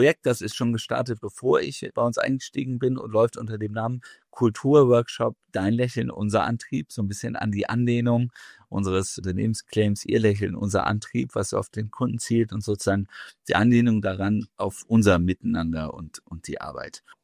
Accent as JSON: {"language": "German", "town": "Kiel", "region": "Schleswig-Holstein", "country": "Germany", "said": "ich bin Kieler Nordlicht und auch altes Autohauskind."}